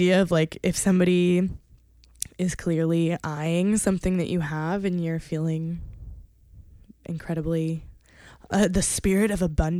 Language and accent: English; California, United States; even back growing up in California, I have tons of stories of like random stuff that I found on the side of the road